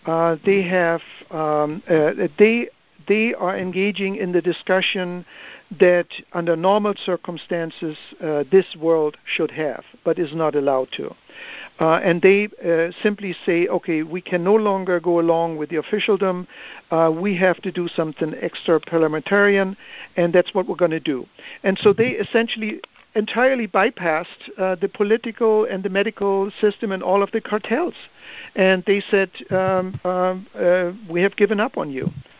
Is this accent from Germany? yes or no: yes; Germany; first language German; English is a second language; I'm German. German is my native tongue.